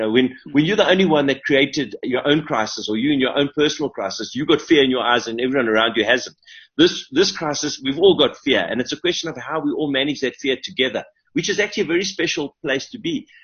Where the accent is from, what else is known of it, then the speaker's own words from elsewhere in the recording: South Africa; we as a South African kind of, creative nation